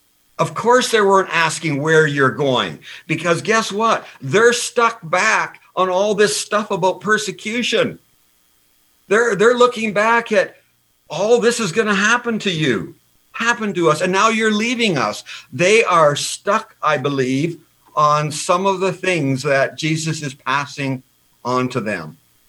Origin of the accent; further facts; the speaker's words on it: Canada; So I, as a North American, as a Canadian, when I read about other things happening around the world